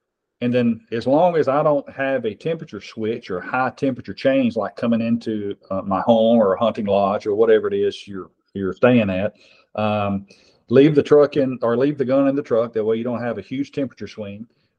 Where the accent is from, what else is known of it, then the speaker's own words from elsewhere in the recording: Nashville, Tennessee, United States; So, I'm originally from Nashville. Okay. Very humid there in the South. I have a gun range there still today, at my farm down there.